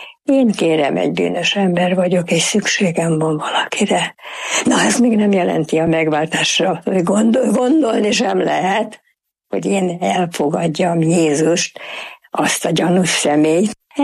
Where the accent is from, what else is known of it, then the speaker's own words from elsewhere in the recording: Budapest, Hungary; Budapesten születtem, és mint egy holokauszt túlélő család, hogy így mondjam, második generációs tagja. Budapesten, a belvárosban, 7. kerületben laktam egy olyan házban, ami annak idején csillagos ház volt.